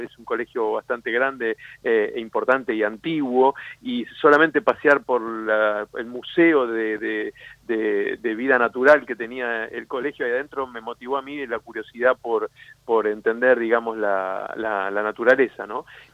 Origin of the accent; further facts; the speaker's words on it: Buenos Aires, Argentina; Yo, digamos, como porteño me acerqué a esta región porque era el lugar, digamos, donde se encontraba la vida silvestre que a mí me interesaba estudiar.